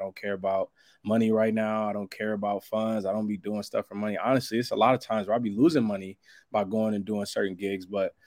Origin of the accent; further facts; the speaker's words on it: Cleveland, Ohio, United States; I'm originally from Cleveland, so all the Cleveland sports is just in my blood, bro.